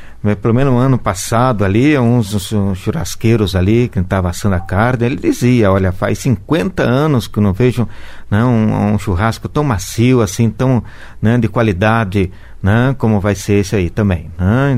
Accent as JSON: {"language": "Portuguese", "town": "Mariluz", "region": "Paraná", "country": "Brazil", "tie": "born or raised there", "lives_now": "Cascavel, Brazil", "said": "Isso, sou natural aqui de Mariluz, né? Norte do Paraná, né?"}